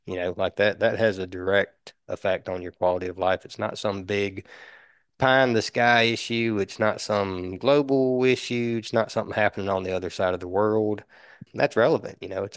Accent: Lake Forest, United States; I grew up down in Lake Forest

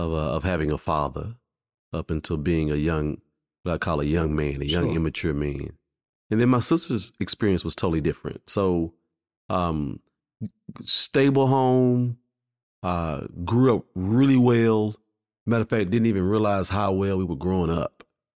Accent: Fort Worth, Texas, United States; Well, I grew up in Fort Worth, Texas.

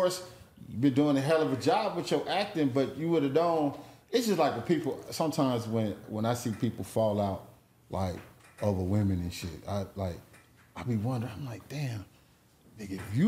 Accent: West Coast, United States; man, I'm from the West Coast. I've been to the South for a while.

